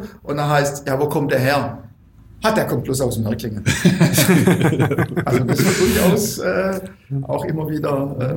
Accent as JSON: {"language": "German", "town": "Weil der Stadt", "region": "Baden-Württemberg", "country": "Germany", "said": "ich komme ja aus Weilerstadt"}